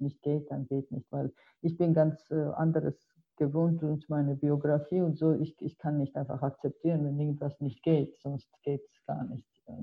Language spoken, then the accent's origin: German; Tbilisi, Georgia; German is a second language; now in Germany; ich komme selber aus Tiflis.